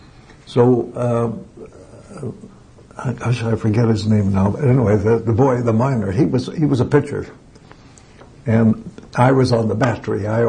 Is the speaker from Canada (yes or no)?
yes; Canada; even though I am Canadian.